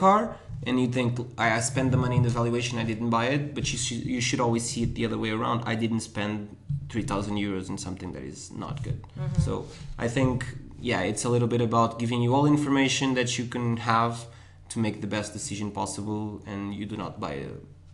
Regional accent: Lisbon, Portugal; So, I'm 21. I'm from Lisbon.

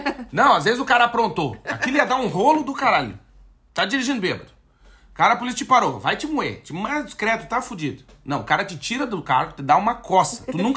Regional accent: Brusque, Santa Catarina, Brazil; Sou de Brusque.

